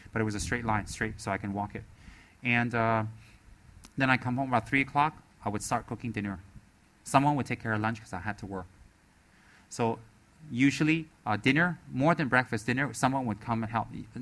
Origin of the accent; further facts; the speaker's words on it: United States; Tibetans don't kiss. I did it because I'm from America.